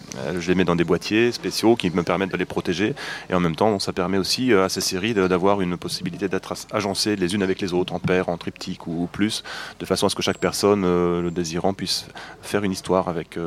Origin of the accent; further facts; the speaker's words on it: Brittany, France